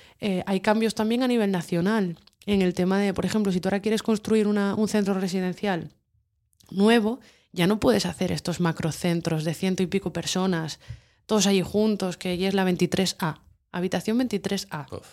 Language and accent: Spanish; Santa Bárbara, Asturias, Spain; En mi pueblo, hombre, por Dios, Santa Bárbara bendita. Santa Bárbara, yo vivo en el Corralón.